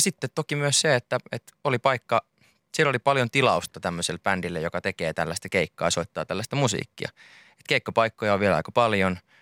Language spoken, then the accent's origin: Finnish; South Ostrobothnia, Finland; mä oon Etelä-Pohjanmaalta ja mä oon elänyt just sen ajan, kun se on ollut niin kuin, aika lailla siisteintä, mitä on ollut.